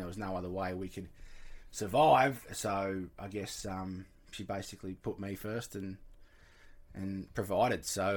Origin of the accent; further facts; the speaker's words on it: Burnie, Tasmania, Australia; I was born in Burnie, but then we went to the West Coast. We lived in Rosebery till I was three.